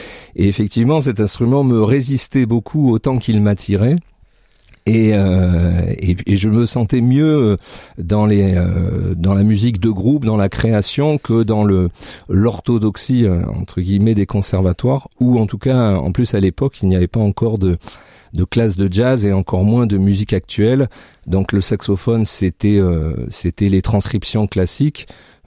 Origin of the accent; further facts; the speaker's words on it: Hauts-de-France, France; ce qui se faisait aussi dans ma région d'origine qui est la Picardie